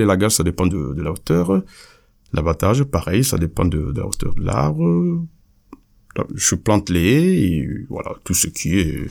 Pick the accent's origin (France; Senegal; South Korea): Senegal; Casamance; je suis originaire du sud du Sénégal, la Casamance, et on est entouré de forêts. Donc depuis tout petit, on baigne dans la nature